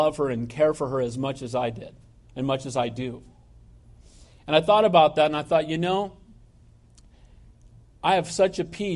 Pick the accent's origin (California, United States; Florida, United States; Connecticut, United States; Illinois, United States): California, United States; Santa Cruz; I grew up in Santa Cruz. I thought, wow, God's bringing me back and I'm going to spend the rest of my life here.